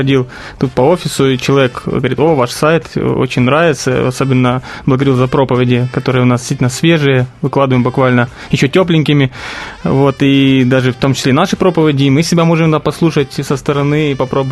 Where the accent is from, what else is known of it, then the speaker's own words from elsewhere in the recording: Lviv, Lviv Oblast, Ukraine; Я сам из Западной Украины, со Львова.